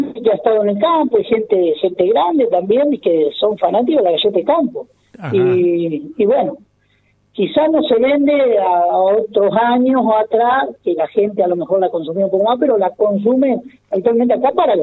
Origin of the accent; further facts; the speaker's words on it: Carmen de Areco, Buenos Aires Province, Argentina; now in Mercedes, Argentina; Yo vengo de la ciudad de Carmen de Areco, hace 19 años que estoy radicado acá en Mercedes.